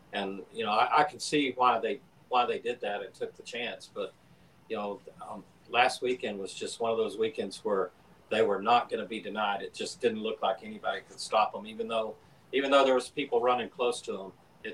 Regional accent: Oklahoma, United States; I'm from Oklahoma, so I got to cheer for them because I grew up in Oklahoma. My family's still there.

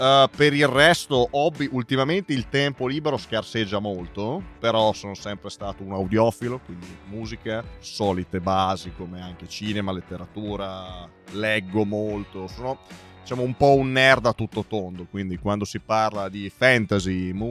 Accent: Forlimpopoli, Emilia-Romagna, Italy; born there; also born or lived in Trentino / Milan / Bologna; Ho una famiglia del sud, ho vissuto, sono nato a Forlimpopoli, provincia di Forlì Cesena, quindi già centro Italia. E già i miei avevano qualcosa tipo 9-8 traslochi alle spalle. Poi sono finito in Trentino, passando anche da provincia di Milano. Vissuto in Trentino per 10 anni.

